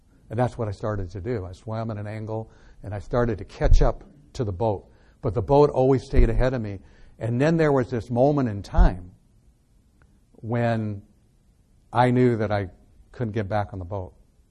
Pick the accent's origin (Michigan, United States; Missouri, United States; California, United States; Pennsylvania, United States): California, United States; San Francisco; First of all, I grew up here. I grew up in San Francisco. And I never, unlike a lot of kids today, I never had actually left California